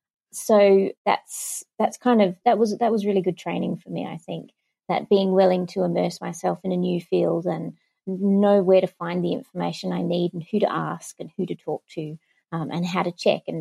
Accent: Australia; as an Australian

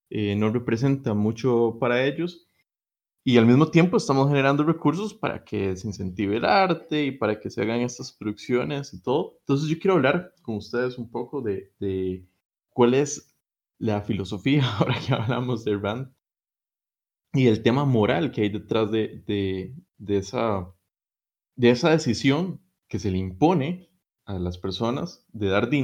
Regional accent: Argentina; Como argentino.

